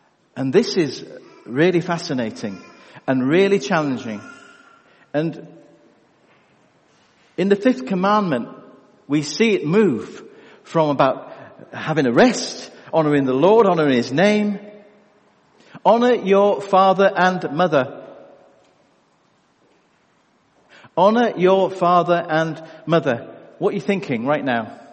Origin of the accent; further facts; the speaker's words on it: United Kingdom; I used to go to Saudi Arabia quite a lot, the Kingdom of Saudi Arabia, and I was from the United Kingdom.